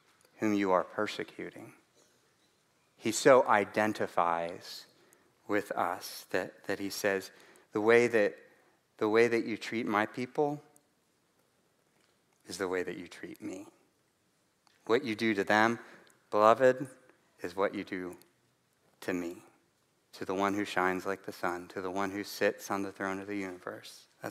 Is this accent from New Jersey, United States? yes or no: no; Chattanooga, Tennessee, United States; also born or lived in Grand Rapids, Michigan; I come from Chattanooga, Tennessee. I was born in Grand Rapids, Michigan.